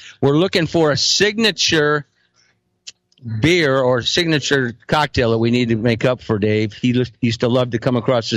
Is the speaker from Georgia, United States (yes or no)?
no; Iowa, United States; Growing up in Northwest Iowa, 100 years ago, the Minnesota Vikings.